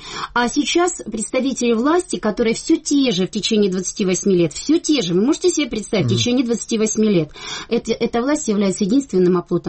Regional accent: Bakhmut, Donetsk Oblast, Ukraine; Я прям вчера с этой территории приехала, и туда же возвращаюсь, и, как вы понимаете, коренная бахмутчанка, продолжаю там жить и буду жить дальше.

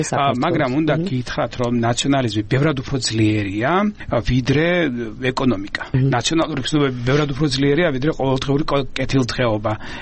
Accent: Samegrelo-Zemo Svaneti, Georgia; მეც ასე ვთქვათ მეზობელი კუთხიდან ვარ სამეგრელოდან ვარ წარმოშობით

